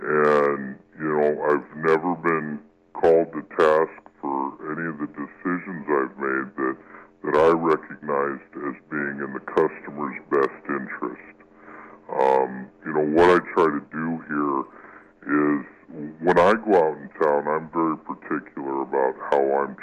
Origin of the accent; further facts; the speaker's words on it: Omaha, Nebraska, United States; moved away as an adult; now in Des Moines, United States; No, I grew up in Omaha. So moved a little ways away from home here.